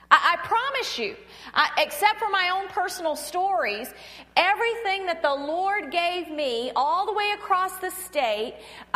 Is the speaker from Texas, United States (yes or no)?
no; Pensacola, Florida, United States; You see, I grew up in North Florida. I am a Florida native, but I grew up in Pensacola, and we think that we are a whole separate state up there.